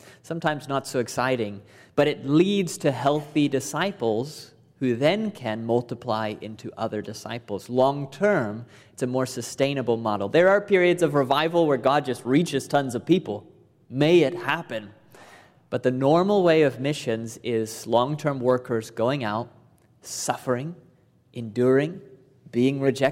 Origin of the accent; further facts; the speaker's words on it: United States; Being an American plays into that as well, because we're all about efficiency